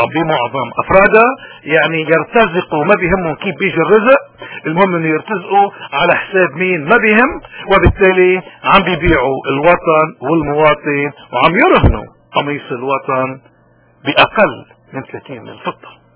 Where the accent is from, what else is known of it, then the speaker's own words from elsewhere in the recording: Lebanon; اليوم احنا ضروري كلبنانيين عموما وكمسيحيين ودروس تخصيصا انه ننتبه لوين رايحين.